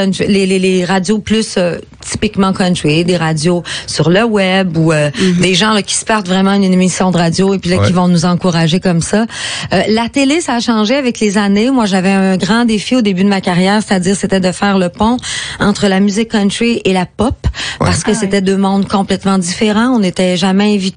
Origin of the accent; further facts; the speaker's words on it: Quebec, Canada; Moi, je suis du Saguenay-Lac-Saint-Jean, il y en a beaucoup, mais si tu te promènes en Gaspésie, en Abitibi, peu importe, la musique country, elle est très forte chez nous.